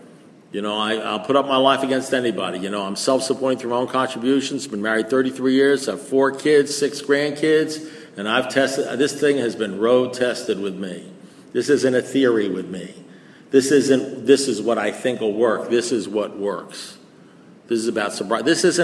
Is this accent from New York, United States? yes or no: yes; Great Neck, New York, United States; You know, I came from Great Neck, New York and, you know, Saddle Rock and Kings Point.